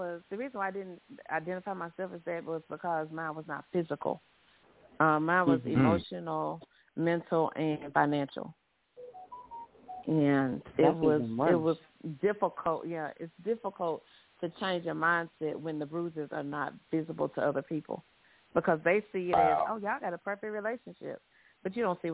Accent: Carthage, Mississippi, United States; now in Laurel, United States; I'm from Mississippi, the SIP small town. I'm from a small town called Carthage, Mississippi. I currently reside in Laurel, Mississippi.

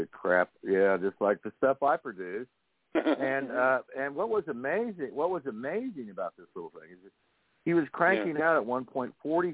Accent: Leroy, Kansas, United States; Kansas, down near where I was raised in Leroy, which is.

